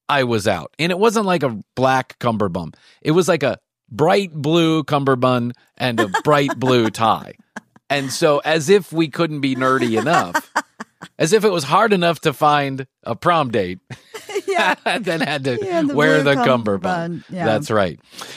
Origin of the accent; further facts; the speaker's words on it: Chicago, Illinois, United States; And when I grew up in Chicago, that was a big deal.